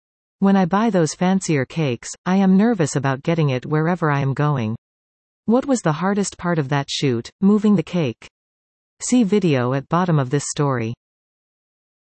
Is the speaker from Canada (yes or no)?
yes; Campbell River, British Columbia, Canada; now in Squamish, Canada; No, I was born and raised in Campbell River on Vancouver Island. I moved to Squamish in 2011.